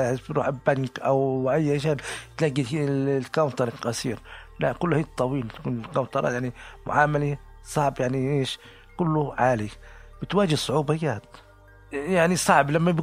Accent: Jordan; استغربوا أني أنا جاي من الأردن

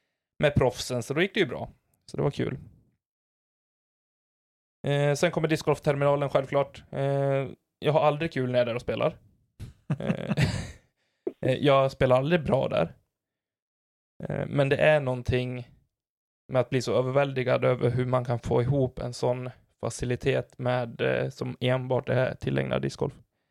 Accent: Falun, Dalarna County, Sweden; Och det är hemma i Falun på Åsbo discgolfbana.

